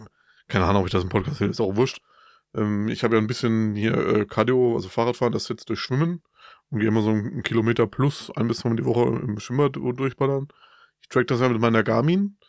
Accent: Bavaria, Germany; bei uns in Franken sagt man halt Spind.

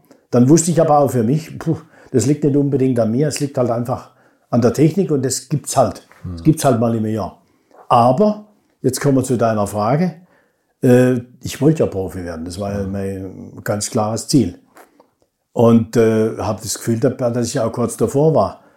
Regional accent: Freiburg, Baden-Württemberg, Germany; das ist meine Heimat Südbaden Freiburg.

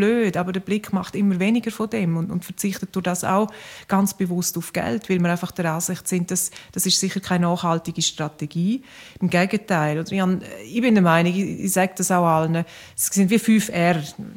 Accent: Graubünden, Switzerland; Ich komme aus dem Engadin

